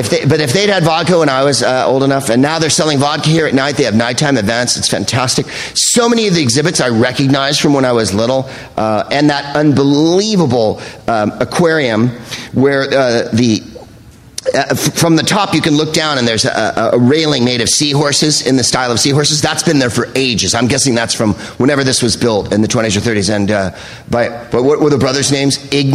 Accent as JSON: {"language": "English", "town": "San Carlos", "region": "California", "country": "United States", "said": "I mean, I'm from San Carlos, California, originally."}